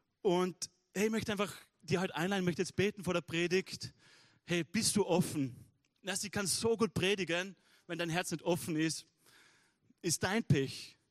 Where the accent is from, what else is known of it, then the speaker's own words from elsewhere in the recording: Wolfurt, Vorarlberg, Austria; Meine Volksschule in Wolfurt, wo ich aufgewachsen bin, hat man zu meiner Lebzeit, wo ich in die Schule gegangen bin, kurz davor neu gebaut.